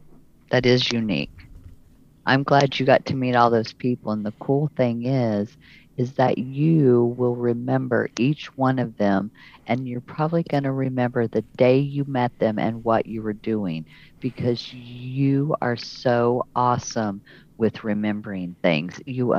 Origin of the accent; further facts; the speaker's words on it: Missouri, United States; now in Oklahoma, United States; I myself have even said that I've moved to Oklahoma from Missouri. So show me.